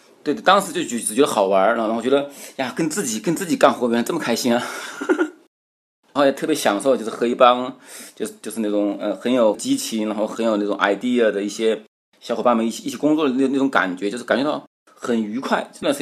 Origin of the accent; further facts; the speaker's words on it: Wuhan, Hubei, China; born there; 我是从那个就是湖北武汉，然后在武昌区出生的。